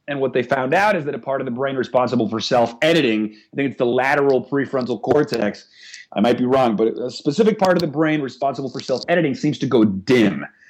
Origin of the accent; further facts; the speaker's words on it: Caracas, Capital District, Venezuela; moved away as an adult; I grew up in Venezuela, and I lived in Caracas, the capital, until I was 18. And I grew up bilingual. Like I basically, in my house, they spoke English and Spanish at the same time.